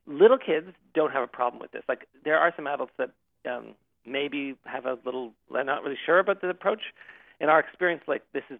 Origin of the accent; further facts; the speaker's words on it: Canada; I mean, I am Canadian, as you said, and I have no interest.